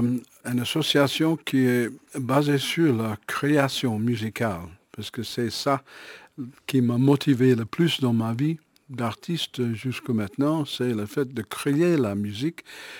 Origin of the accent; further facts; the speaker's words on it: Los Angeles, California, United States; moved away as an adult; also born or lived in Phoenix / New York City; now in Liège, Belgium; Après Phoenix, j'ai grandi en Californie du Sud, à Los Angeles. Et après à Los Angeles, je suis allé faire mes études et terminer mes études à New York City, au Juilliard School of Music.